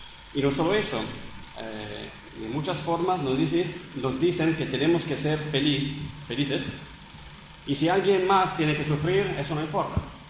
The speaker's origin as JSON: {"language": "Spanish", "country": "Italy", "accent": "Italian", "second_language": "Spanish", "said": "Se escuchará mi acento italiano, pero eso es."}